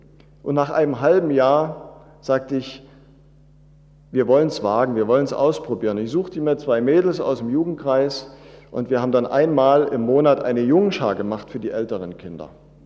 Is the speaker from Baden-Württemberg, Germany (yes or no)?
no; Saxony, Germany; Ich selber komme aus Sachsen, aus der Oberlausitz. Wir sind also auch keine Mecklenburger